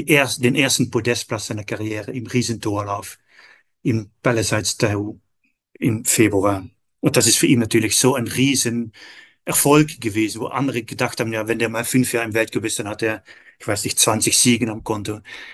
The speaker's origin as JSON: {"language": "German", "country": "Netherlands", "second_language": "German", "lives_now": "Austria", "said": "vor allem niederländische Medien, was ja meine Heimat ist"}